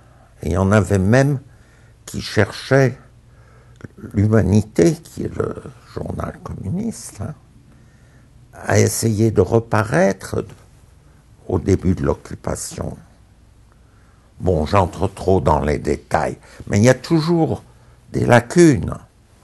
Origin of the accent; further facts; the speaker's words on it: Germany; Je suis allemand. Pas de nationalité.